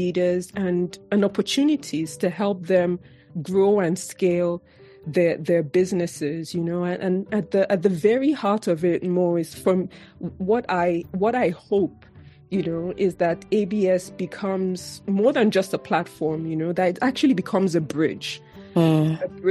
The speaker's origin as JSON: {"language": "English", "country": "Nigeria", "moved": "as an adult", "said": "I was coming from Nigeria, you know, fresh off the boat. And I'm coming from a country where women are moving things, you know."}